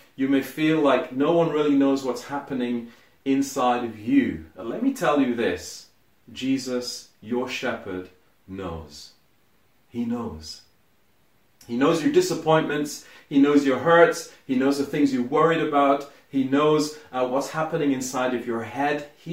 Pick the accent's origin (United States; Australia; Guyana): Guyana; I grew up in Guyana in South America, a third world country